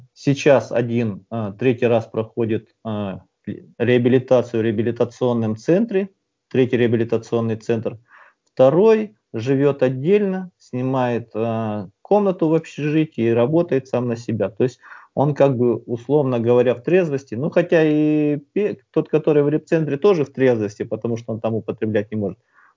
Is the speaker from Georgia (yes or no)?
no; Dzhambul, Jambyl Region, Kazakhstan; now in Tomsk, Russia; Я живу в городе Томск, это Сибирь. Сам я родом из Казахстана, из маленького города Джамбул.